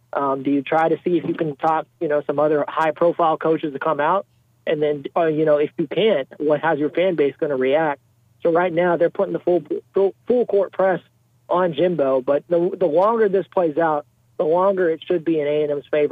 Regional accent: Texas, United States; Man, I grew up in Texas. Texas A&M wasn't always the cool school to go to.

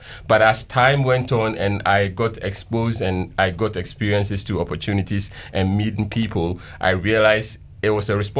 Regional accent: Ghana; now in United States; I grew up in Ghana, yes.

